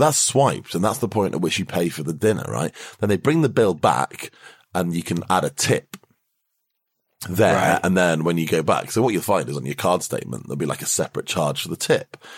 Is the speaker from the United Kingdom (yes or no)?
yes; United Kingdom; As a Brit watching this, even now, it's quite hard to get your head around how that would stop him paying.